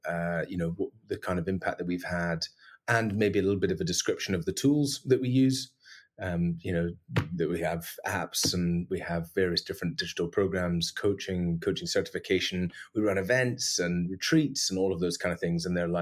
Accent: Mull, Scotland, United Kingdom; accent: Scottish; You know, because I'm talking to you, my accent is going to go way more Scottish. Everyone's going to listen to this podcast and be like, you don't sound like that normally. But that's what happens. If I go back to Mull, you can be sure that the accent starts to come back pretty quick.

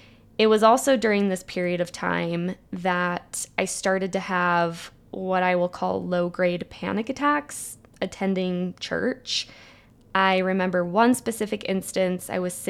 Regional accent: Provo, Utah, United States; now in San Francisco, United States; community aspect of the church in San Francisco in a way that I hadn't ever needed or appreciated in growing up in Provo.

